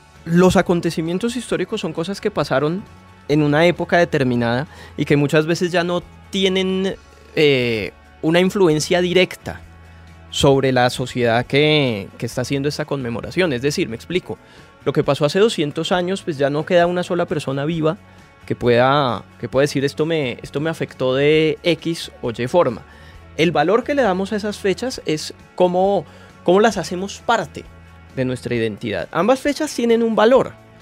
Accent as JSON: {"language": "Spanish", "country": "Colombia", "said": "como lo seguimos siendo hoy los colombianos, culturalmente diversa"}